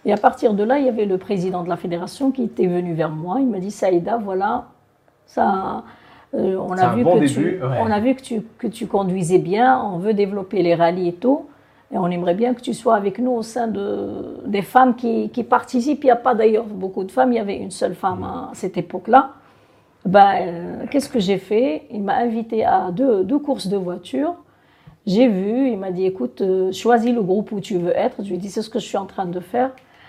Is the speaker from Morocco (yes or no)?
yes; El Jadida, Casablanca-Settat, Morocco; also born or lived in Azrou; j'ai grandi à El Jadida